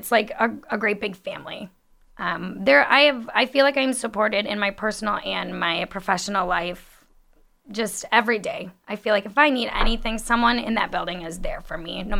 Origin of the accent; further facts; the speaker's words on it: Eastman, Wisconsin, United States; I grew up in Eastman, so I attended, I attended Eastman School, but yes, I did graduate from the high school.